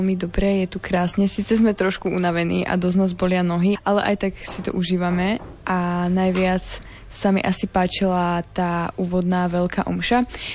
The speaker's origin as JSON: {"language": "Slovak", "town": "Trnavá Hora", "region": "Banská Bystrica Region", "country": "Slovakia", "said": "mám 15 rokov a som tiež z Trnavej hory."}